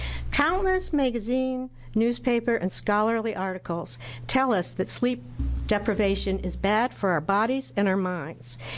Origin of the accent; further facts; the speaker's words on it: Eugene, Oregon, United States; from Eugene, and I'm an advocate for the homeless